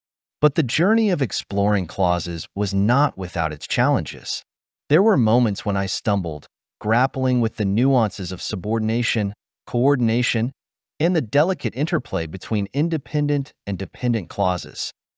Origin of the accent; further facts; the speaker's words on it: Romania; English is a second language; now in Orange County, United States; As I sit here in my cozy home in sunny southern Orange County, California, recalling my early days as an English learner back in Romania, I can't help but marvel at the remarkable journey that has led me to this point.